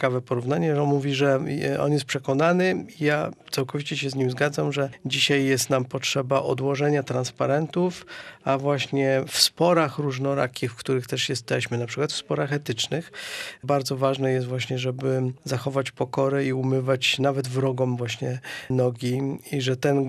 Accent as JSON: {"language": "Polish", "town": "Gdańsk", "region": "Pomeranian Voivodeship", "country": "Poland", "tie": "born or raised there", "said": "Ja jestem gdańszczaninem, więc ja bardzo mam wielki dług wdzięczności względem tego miasta. Tutaj się wychowałem"}